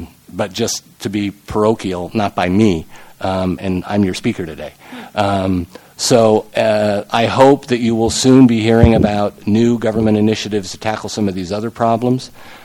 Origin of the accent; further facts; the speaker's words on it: United States; certainly I understand completely as an American